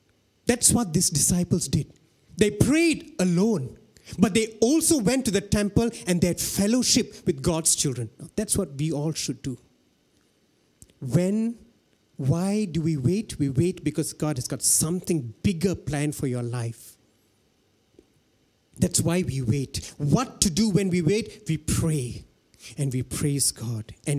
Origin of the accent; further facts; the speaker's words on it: Kluang, Johor, Malaysia; And I'm from Kluang.